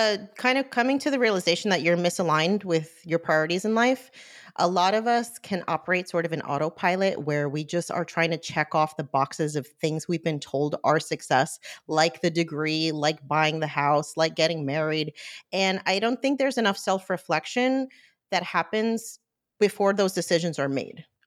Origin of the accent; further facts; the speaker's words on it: New Jersey, United States; born there; And then I was born in New Jersey.